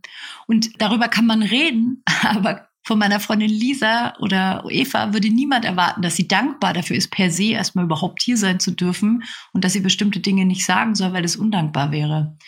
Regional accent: Nuremberg, Bavaria, Germany; Ich komme aus Nürnberg

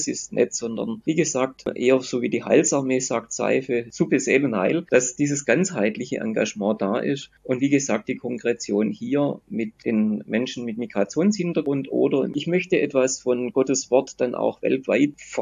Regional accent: Kornwestheim, Baden-Württemberg, Germany; dass meine Heimatstadt Kornwestheim bei Stuttgart so ja relativ nah Richtung Frankreich war

